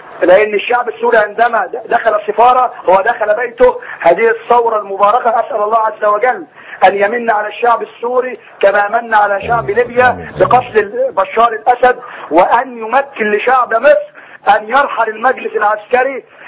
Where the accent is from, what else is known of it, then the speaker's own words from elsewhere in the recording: Saudi Arabia; انا من السعوديه